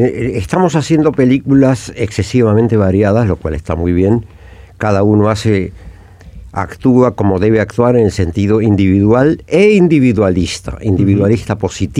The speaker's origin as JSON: {"language": "Spanish", "country": "Uruguay", "said": "olvidando un poco de lo fúnebre que somos los uruguayos, que es un problema conocido"}